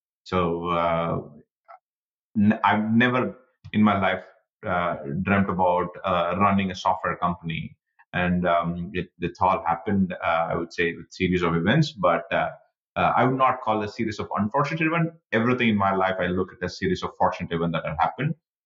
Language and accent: English; India; So I was born and raised in India. All my childhood, teenagehood, all those time were spent in India.